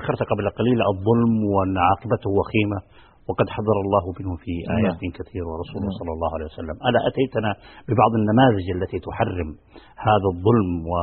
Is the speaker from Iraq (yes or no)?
no; Saudi Arabia; بلدنا المملكة العربية السعودية تقيم الحكم الإسلامي